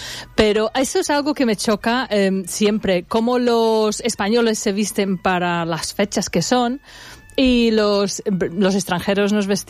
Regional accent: England, United Kingdom; Spanish is a second language; moved away; en cuanto veías el sol en Inglaterra, hablo por mí, yo soy inglesa

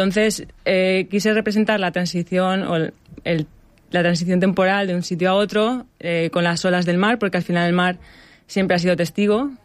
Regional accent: Monóvar, Valencian Community, Spain; Yo soy de Monóvar.

